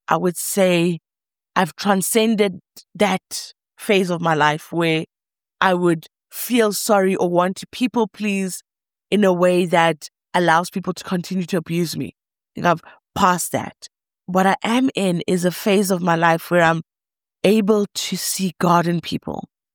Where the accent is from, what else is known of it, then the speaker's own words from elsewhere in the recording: Soweto, Gauteng, South Africa; I grew up in Soweto. My parents were what you would call in Soweto's level, Soweto black level middle class.